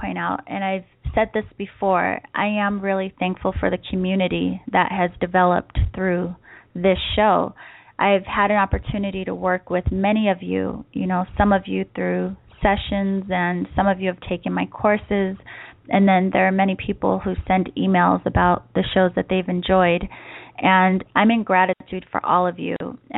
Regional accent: East Coast, United States; now in San Diego, United States; And as many of you know, I grew up on the East Coast. But out here in San Diego, we don't have the experience of seasons

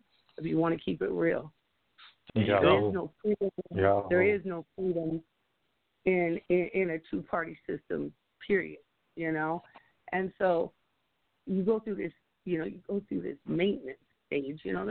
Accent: South Dakota, United States; now in Lincoln, United States; Okay, well, I am out of Nebraska at the current moment in Lincoln, Nebraska, but I hail from South Dakota.

